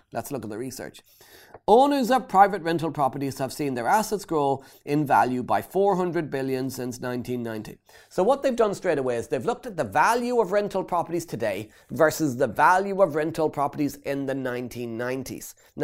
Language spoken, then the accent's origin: English; Ireland; 33 years, my favourite number being an Irish guy.